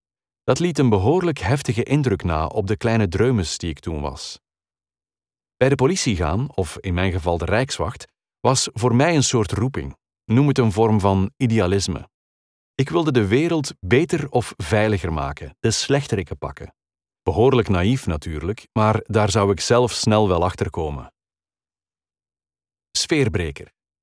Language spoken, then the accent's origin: Dutch; Ledenberg, Flanders, Belgium; Een Engels klinkende naam, maar toch ben ik geboren en getogen Belg. Ik groeide op in Ledenberg en ben zo Gents als Waterzooi, Mastelle of Cuberdons. Mijn grootvader was een Canadees uit Edmonton, Alberta.